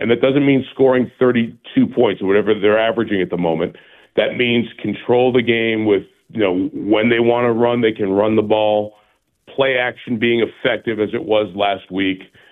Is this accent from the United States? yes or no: yes; New York City, New York, United States; I'm a city kid. I grew up in New York. New York City, you know, the grass backyard for me was about 8x6.